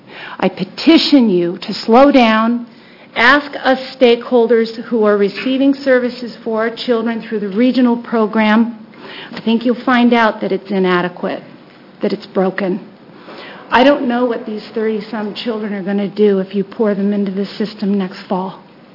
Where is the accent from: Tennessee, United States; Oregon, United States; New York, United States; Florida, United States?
Oregon, United States; Lake Oswego; I am Adam's mother. I'm from Lake Oswego, Oregon.